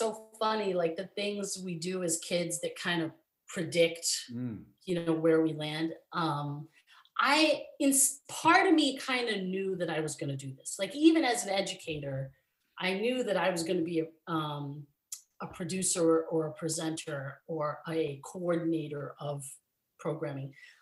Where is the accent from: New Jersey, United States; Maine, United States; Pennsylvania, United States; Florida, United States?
Pennsylvania, United States; Scranton; I came from Scranton's, like, you know, fairly small town, 75,000 people. And then I went to school in Pittsburgh, which was definitely a big city.